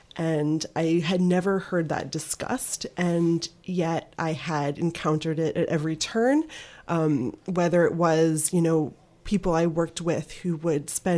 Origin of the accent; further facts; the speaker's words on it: Baltimore, Maryland, United States; So I grew up in Baltimore.